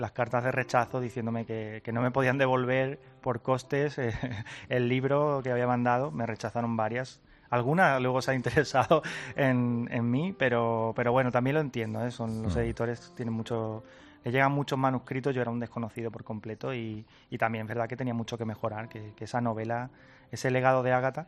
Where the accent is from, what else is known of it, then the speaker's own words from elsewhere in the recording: Carmona, Andalusia, Spain; en principio yo soy de Carmona